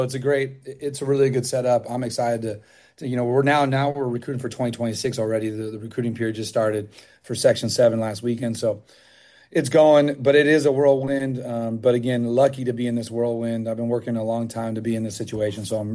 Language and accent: English; California, United States; I'm a Bay Area guy, and every night – I'm a Niner guy, though, so I cry myself to sleep that we're losing teams from the Bay.